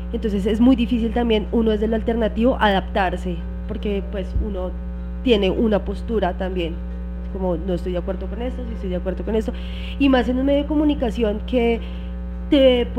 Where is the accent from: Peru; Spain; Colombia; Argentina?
Colombia; Bogotá; excepto yo, soy de Ingativá, entonces soy como la infiltrada ya en la localidad